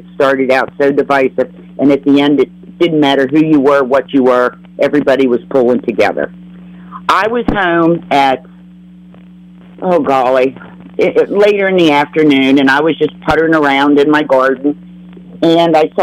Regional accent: Fulton, West Virginia, United States; I grew up here in Fulton. We only had flood days, not, you know, snow days.

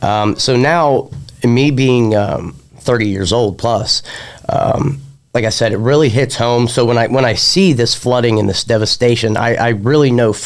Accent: Rayland, Ohio, United States; You know, I grew up in Rayland, Ohio. I've been a victim of flooding myself.

